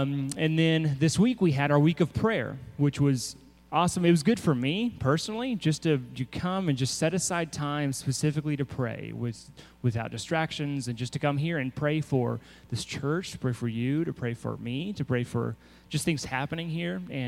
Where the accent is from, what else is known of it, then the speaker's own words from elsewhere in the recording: United States; Because I'm an American.